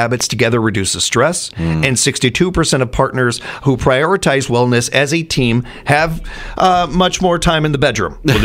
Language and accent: English; Chicago, Illinois, United States; You know, this has been going on with my hometown forever. Chicago is not a war zone.